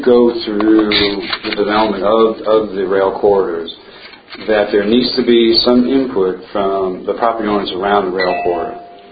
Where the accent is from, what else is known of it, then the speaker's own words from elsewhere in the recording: Long Island, New York, United States; Born and raised in Long Island. Obviously, I'm not a Texan. You can tell that by my accent.